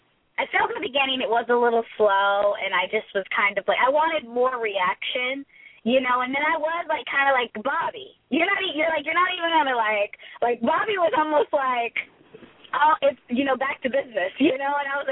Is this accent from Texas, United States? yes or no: yes; Dallas, Texas, United States; I'm from Dallas.